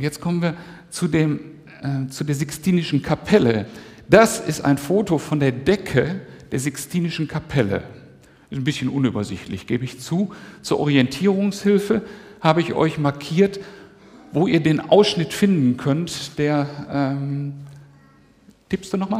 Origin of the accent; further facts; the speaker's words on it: Germany; Als Deutsche sind wir dabei ja schon einmal sehr, sehr gründlich auf die Nase gefallen.